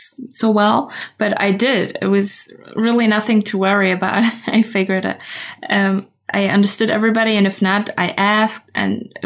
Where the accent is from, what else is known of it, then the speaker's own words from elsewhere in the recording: Berlin, Germany; English is a second language; I'm from Berlin, Berlin, Germany.